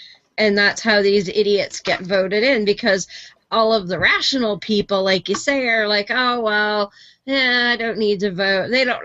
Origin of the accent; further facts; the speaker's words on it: Canada; I mean, even as a Canadian, because somebody said, well, why do you want to read that?